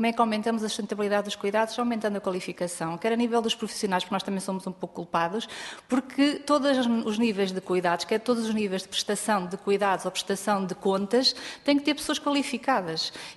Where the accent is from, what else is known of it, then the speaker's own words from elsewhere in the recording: Condeixa, Coimbra, Portugal; eu sou de Condeixa